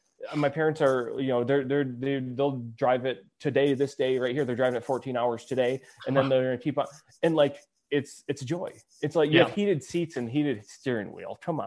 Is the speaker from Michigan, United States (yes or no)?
yes; Michigan, United States; We're from Michigan. There's water on three sides.